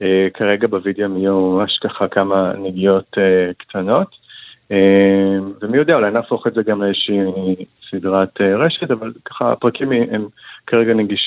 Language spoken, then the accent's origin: Hebrew; Nahariya, Northern District, Israel; כשאני בתור נער, שזה כולה לפני 10 שנים, אז, ואני גדלתי בנעריה